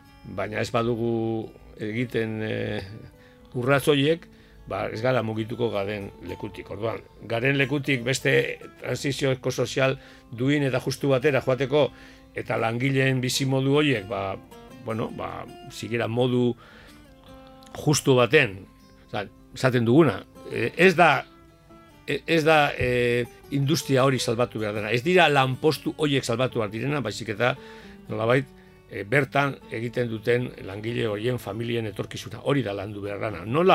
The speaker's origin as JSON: {"language": "Basque", "town": "Erandio", "region": "Basque Country", "country": "Spain", "tie": "born there", "said": "Ni erandio jaio nintzen, justo franco-espainola de kables horren ondoan, Urdaneta kalean."}